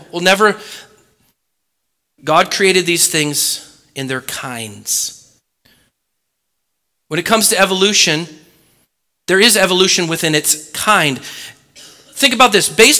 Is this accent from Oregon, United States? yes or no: yes; Oregon, United States; Growing up in Oregon, in a secular school, public school